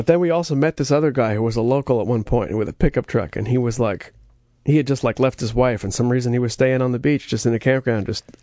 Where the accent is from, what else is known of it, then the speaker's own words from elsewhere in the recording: East Coast, United States; And we were like, hey, man, we're from the East Coast.